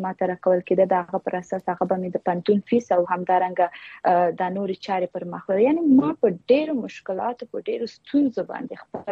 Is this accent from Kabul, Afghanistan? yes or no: no; Shajoy, Zabul, Afghanistan; زه د یو د افغانستان د یو ولایت، زابل ولایت د یو ولسوالۍ پورې تړاو لرم، شاجوی ولسوالۍ نه راغلم مرکز قلات.